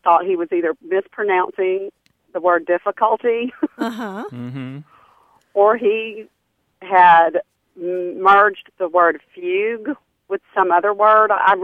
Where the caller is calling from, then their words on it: Dothan, Alabama, United States; I'm calling from Alabama.